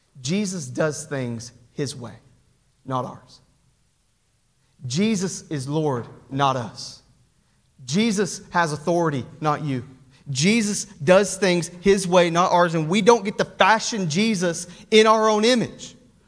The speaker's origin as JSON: {"language": "English", "town": "Knoxville", "region": "Tennessee", "country": "United States", "tie": "born there", "said": "As a Tennessee fan, it's like, man, I am orange through and through. I was born in Knoxville, like, you know."}